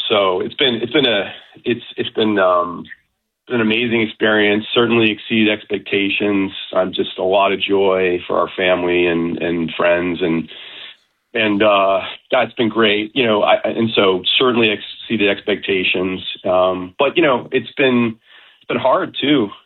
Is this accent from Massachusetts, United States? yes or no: yes; Massachusetts, United States; I grew up on the North Shore